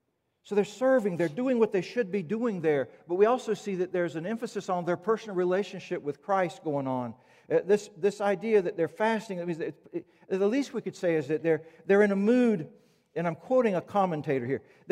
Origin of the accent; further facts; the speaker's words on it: the Carolinas, United States; For me, growing up in the Carolinas, a beach was sandy.